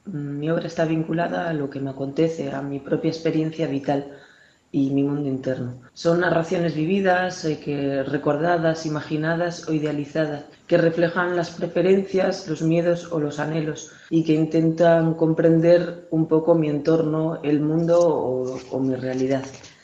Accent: Cantabria, Spain; soy cántabra, aunque actualmente resido entre Senegal y España.

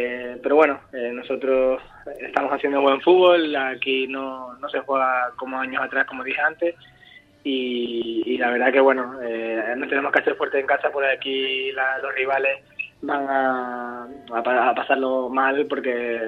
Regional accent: Canary Islands, Spain; pues yo vengo de Canarias, imagínate

